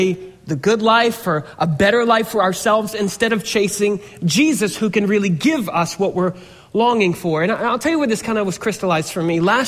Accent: Harlem, Georgia, United States; And while I'm from Harlem, Georgia, I see the value of going to the dump.

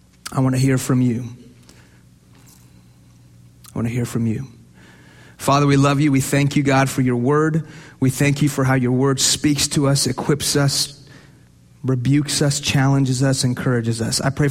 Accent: United States; I mean, I'm American. I'm a former Muslim.

